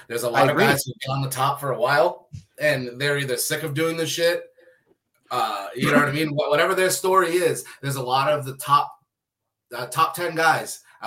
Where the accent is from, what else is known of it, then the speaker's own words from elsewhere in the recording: Fall River, Massachusetts, United States; now in Wisconsin, United States; I'm from Massachusetts. I'm from Fall River, Massachusetts.